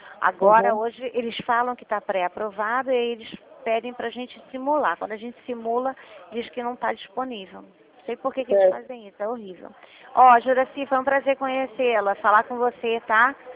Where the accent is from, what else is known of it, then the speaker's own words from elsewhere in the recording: Rio de Janeiro, Brazil; Eu sou do Rio de Janeiro.